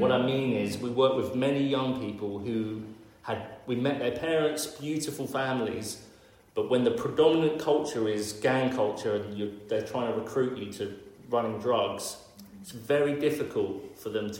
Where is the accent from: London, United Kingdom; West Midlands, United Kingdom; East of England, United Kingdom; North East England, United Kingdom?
London, United Kingdom; growing up in London